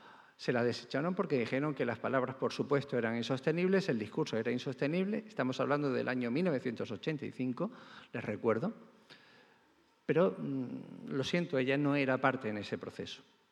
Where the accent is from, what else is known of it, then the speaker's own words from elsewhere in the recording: Almería, Andalusia, Spain; now in Granada, Spain; Soy almeriense, aunque granadino ya de adopción, y conozco perfectamente esa situación.